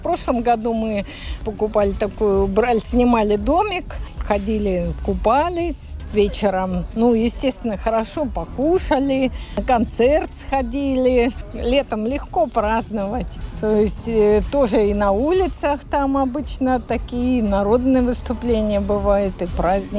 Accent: Finland; Russian is a second language; Мы были в отпуске здесь. Мы из Финляндии, да.

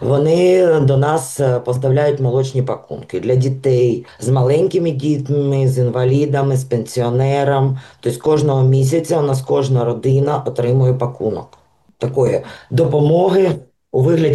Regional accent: Izium, Kharkiv Oblast, Ukraine; moved away as an adult; now in Tukums, Latvia; Приїхали ми сюди у травні 22-го року. Приїхали ми у місто Тупумс, бо це місто-побратим нашого рідного міста, міста Ізюм.

